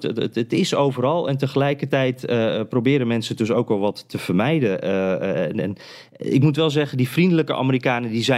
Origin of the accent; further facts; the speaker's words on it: Friesland, Netherlands; Ik zie mezelf inderdaad als nuchtere Noordelinger ook. Ik kom uit Friesland